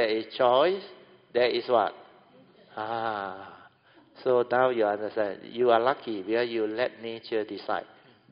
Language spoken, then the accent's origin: English; Ipoh, Perak, Malaysia; We are from Ipoh, I remember.